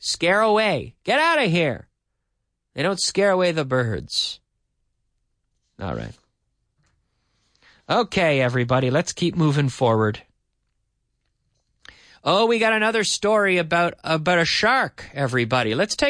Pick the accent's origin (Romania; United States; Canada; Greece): Canada; Nova Scotia; They fish for sharks in my hometown in Nova Scotia.